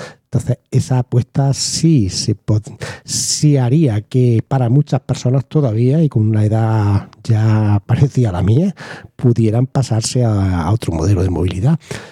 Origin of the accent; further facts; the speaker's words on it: Huétor Vega, Andalusia, Spain; con una buena conexión de autobuses que yo tenía en mi pueblo, concretamente Huétor Vega